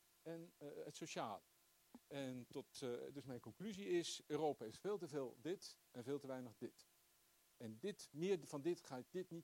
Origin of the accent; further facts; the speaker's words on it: Groningen, Netherlands